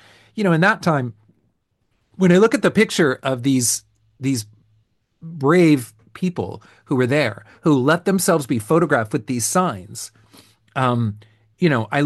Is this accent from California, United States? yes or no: yes; California, United States; I'm from California.